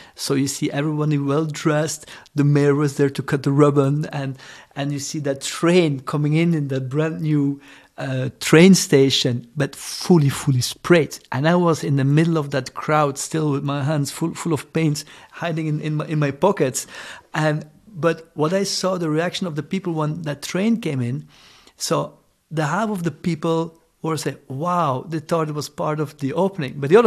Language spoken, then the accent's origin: English; Brussels, Brussels-Capital Region, Belgium; English is a second language; also born or lived in Ghent, Belgium; So I'm born in Ghent, and I grew up in more at the countryside, at the coast, and then in Brussels. Mm-hmm. Then we moved to Brussels.